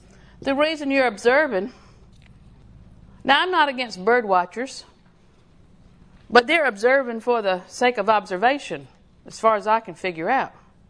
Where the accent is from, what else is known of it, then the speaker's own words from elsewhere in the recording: Winter Haven, Florida, United States; I was born in Winter Haven Hospital, so you know I've been here all my life.